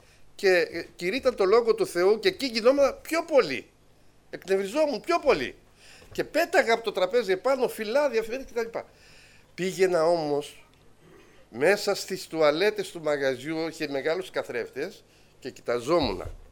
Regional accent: Kalamata, Peloponnese, Greece; born there; Εγώ γεννήθηκα στην Καλαμάτα σε μια οικογένεια πολυμελής. Είμαστε 12 άτομα.

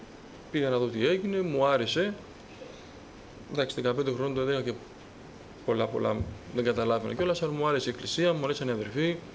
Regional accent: Petroupoli, Attica, Greece; Η καταγωγή μου είναι από την Κρήτη, αλλά γεννήθηκα και μεγάλωσα στην Πετρούπολη. Είμαι 45 χρονών

